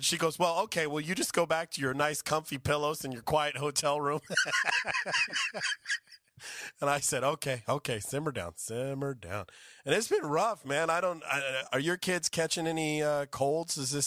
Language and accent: English; California, United States; You know what I like is that my dad, I grew up in Central California